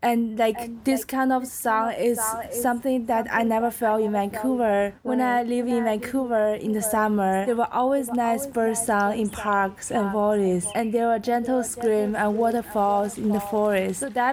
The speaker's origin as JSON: {"language": "English", "country": "China", "tie": "born or raised there", "second_language": "English", "said": "Like instead, they rain a lot in the winter, which is really totally different in China. Because in my hometown city, in the winter, they never rain or snows."}